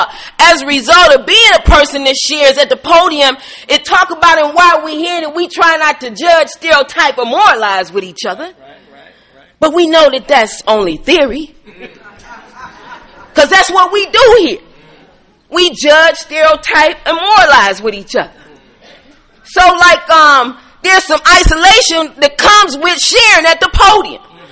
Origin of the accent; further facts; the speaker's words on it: Midwest, United States; I usually come in September to see what's going on the East Coast. You know, I'm from the Midwest.